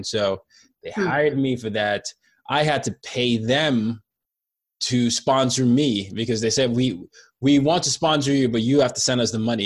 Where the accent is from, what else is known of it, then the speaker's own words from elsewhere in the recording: Nigeria; So I'm Nigerian, so some of you might recognize from my name, some of you might not, but I was born in Nigeria, and the first 9 years of my life was spent in and out of military dictatorship.